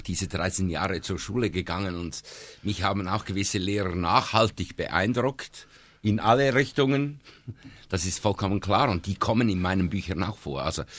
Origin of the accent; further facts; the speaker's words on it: Zurich, Switzerland; Ich komme ja aus einer Stadt, ich komme ja aus Zürich, da kennt man das nicht.